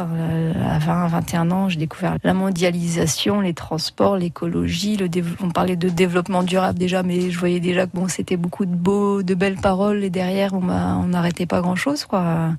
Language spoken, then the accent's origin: French; Bayonvillers, Hauts-de-France, France; je suis originaire de Bayonvillers.